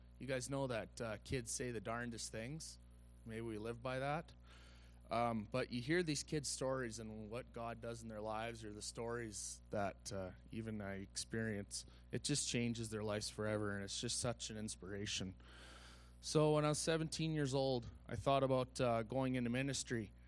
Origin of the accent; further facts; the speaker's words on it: Stony Plain, Alberta, Canada; I grew up in Stony Plain. I grew up in a Christian home